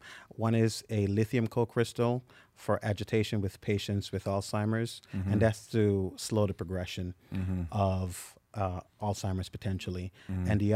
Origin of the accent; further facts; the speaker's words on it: Guyana; So I was born and raised in South America in Guyana.